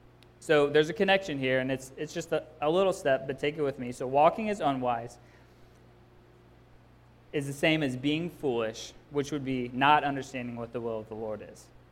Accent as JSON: {"language": "English", "region": "the South", "country": "United States", "tie": "born or raised there", "said": "there are, you know, any number of people who I grew up with in the South"}